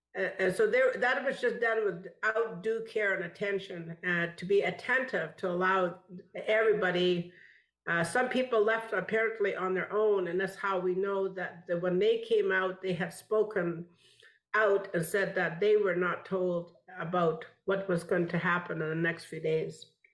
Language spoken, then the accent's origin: English; British Columbia, Canada; I'm from the Wet'suwet'en Nation, and I'm from the Luxilio clan, which means small frog.